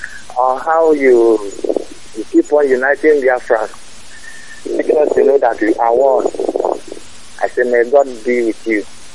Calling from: Port Harcourt, Rivers, Nigeria; I'm calling from Port Harcourt.

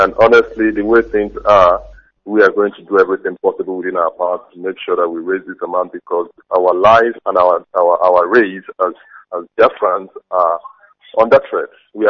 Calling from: Doha, Qatar; I'm calling from Doha.

